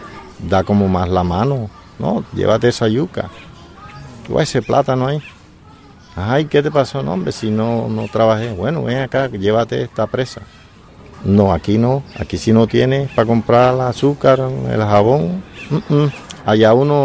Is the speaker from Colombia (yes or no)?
yes; Plato, Magdalena, Colombia; yo soy de Plato, pero la tierrita donde vivía pertenecía a Tenerife, Magdalena. Entonces quiere decir que soy una persona desplazada de Tenerife, Magdalena, pues las tierras pertenecían allá.